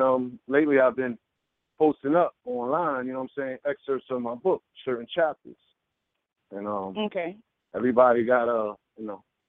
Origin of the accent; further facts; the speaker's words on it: Brooklyn, New York, United States; I'm from Brooklyn, New York.